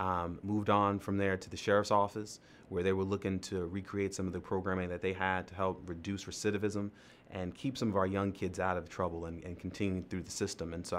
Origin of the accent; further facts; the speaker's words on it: White Plains, New York, United States; moved away as an adult; now in Charlotte, United States; I'm originally from White Plains, New York, a city right outside the Bronx, Westchester County, area code 914, man, born and raised.